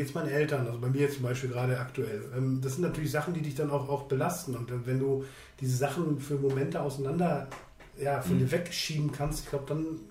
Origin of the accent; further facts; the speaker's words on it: Münster, North Rhine-Westphalia, Germany; ich komme ja gebürtig aus NRW, aus Münster, aus Ringgerode, so ein kleines Kaff.